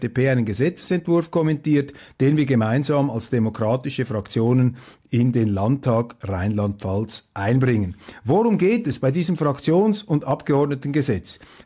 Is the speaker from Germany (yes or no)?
no; Switzerland; und ich kann Ihnen als Schweizer sagen